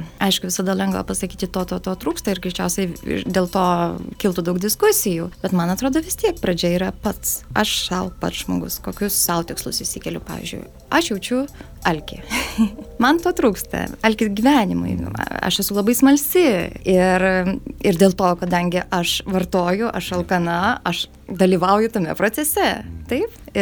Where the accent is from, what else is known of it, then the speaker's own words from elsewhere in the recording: Alytus, Alytus County, Lithuania; mes su sese, kaip augom Alytuje